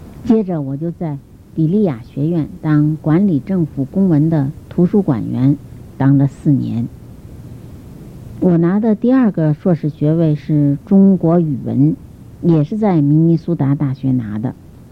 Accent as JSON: {"language": "Chinese", "country": "Philippines", "tie": "born or raised there", "also_born_or_lived": "Quanzhou, China", "moved": "yes", "said": "我是在中国福建省的泉州出生的。我3岁左右，我们全家搬到菲律宾，我是在那边长大的。"}